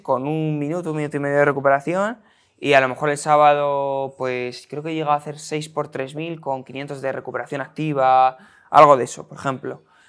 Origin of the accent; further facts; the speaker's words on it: Madrid, Community of Madrid, Spain; yo soy de Aluche, un barrio de Madrid